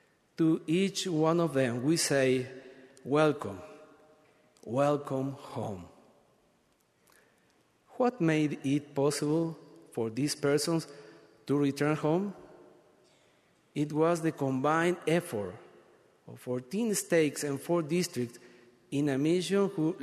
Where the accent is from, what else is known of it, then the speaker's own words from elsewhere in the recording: Minas, Lavalleja, Uruguay; English is a second language; cold during the winter in my hometown of Minas, Uruguay.